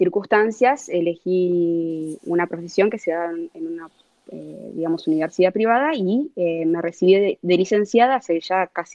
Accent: Buenos Aires, Argentina; Nací en Argentina, en Buenos Aires, en Capital Federal.

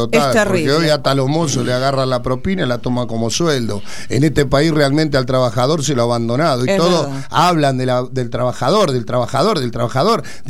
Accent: Argentina; Somos argentinos que realmente queremos tributar, que queremos aportar a nuestro país

